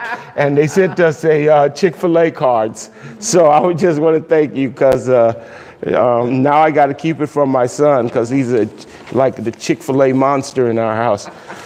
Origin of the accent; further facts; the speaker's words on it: Los Angeles, California, United States; since I was a kid growing up in South Central LA.